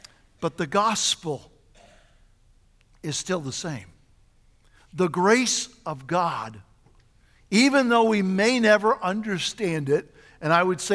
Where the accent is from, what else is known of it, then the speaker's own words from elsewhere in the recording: United States; I saw how much I had being as an American